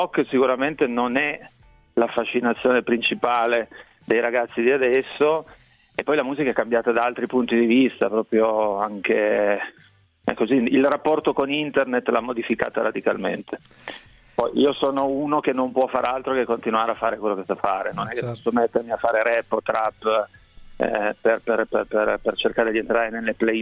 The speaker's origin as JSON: {"language": "Italian", "town": "Cuneo", "region": "Piedmont", "country": "Italy", "said": "io sono di Cuneo"}